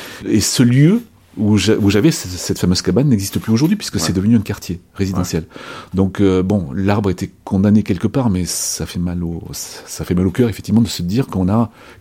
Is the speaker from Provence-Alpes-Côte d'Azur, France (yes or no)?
no; Nouvelle-Aquitaine, France; born there; mes origines bretonnes, même si je suis né dans les Landes, mes origines bretonnes sont fortes et sont toujours très ancrées pour moi.